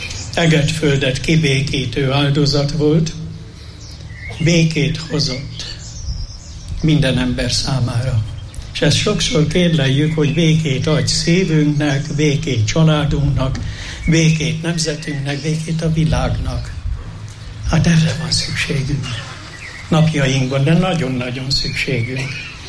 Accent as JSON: {"language": "Hungarian", "town": "Jászárokszállás", "region": "Jász-Nagykun-Szolnok", "country": "Hungary", "tie": "born or raised there", "said": "valaki szülőhazámból, Jászárokszállásból mondta, hogy megyünk Mezőkövesre."}